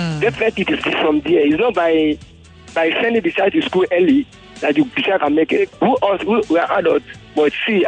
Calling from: Ikorodu, Lagos, Nigeria; I'm calling from Ikorodu.

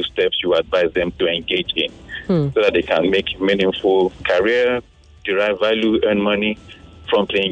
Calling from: Ikeja, Lagos, Nigeria; I'm calling from Ikeja.

